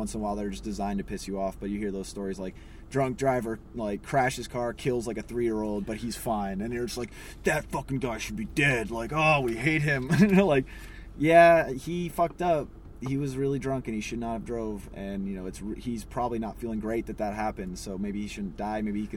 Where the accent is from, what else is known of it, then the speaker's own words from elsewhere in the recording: Sacramento, California, United States; No, in Sacramento, where my hometown.